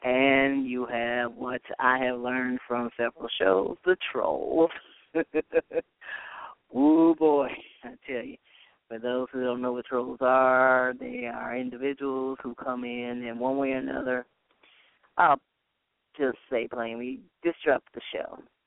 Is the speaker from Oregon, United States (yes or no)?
no; Ohio, United States; well, I'm from Ohio